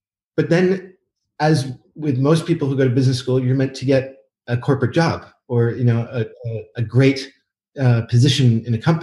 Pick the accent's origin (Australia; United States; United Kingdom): United States; New York; now in Paris, France; I live in Paris. I'm from New York.